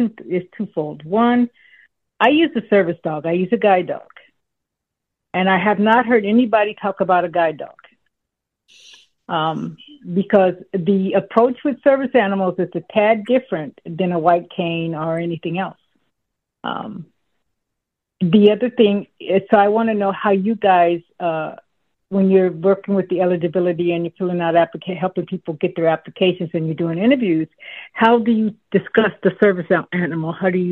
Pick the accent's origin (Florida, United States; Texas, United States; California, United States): California, United States; Los Angeles; I am unfortunately not in your region, so I am not from Fresno. I am from LA.